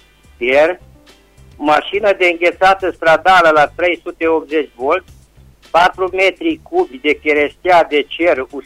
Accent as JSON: {"language": "Romanian", "town": "Răchita", "region": "Timiș County", "country": "Romania", "said": "sunt din Răchita, Timiș."}